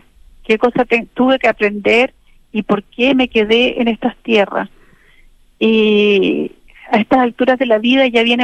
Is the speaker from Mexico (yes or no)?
no; Chile; nosotros como chilenos